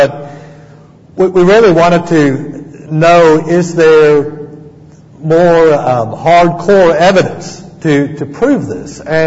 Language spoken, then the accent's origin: English; South Africa; now in United States; I was raised in South Africa. My accent comes and goes a little bit.